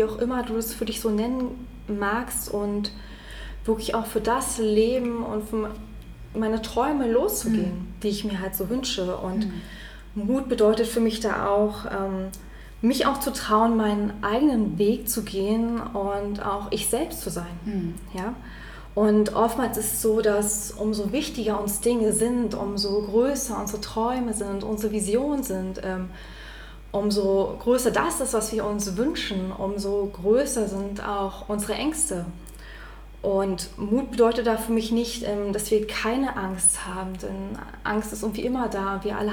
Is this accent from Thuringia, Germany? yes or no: no; Berlin, Germany; ich komme aus Berlin